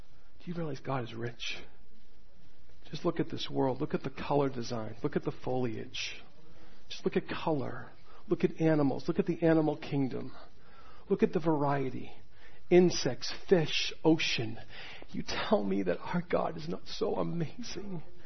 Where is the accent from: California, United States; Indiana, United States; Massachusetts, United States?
Massachusetts, United States; Hanson; I grew up in Hanson. My dad's here today.